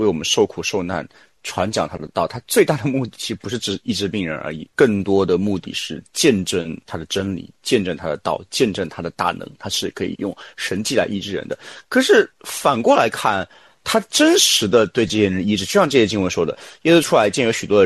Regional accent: China

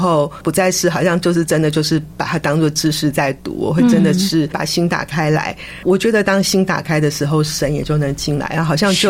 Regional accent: Taiwan; moved away as an adult; now in California, United States; 我来自台湾，我大学毕业之后到美国来念研究生，然后认识了我先生，后来不在我的计划内，但是就定居在加州这里，那一直到现在。

